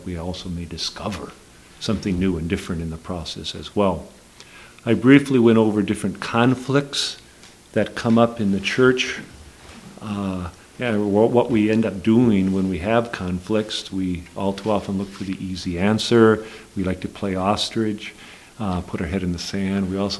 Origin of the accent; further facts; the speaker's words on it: St. Cloud, Minnesota, United States; I'm from St. Cloud, Minnesota.